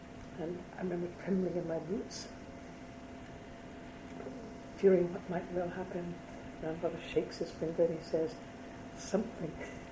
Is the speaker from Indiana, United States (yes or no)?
no; Philadelphia, Pennsylvania, United States; born there; I was born in Philadelphia for a very odd reason.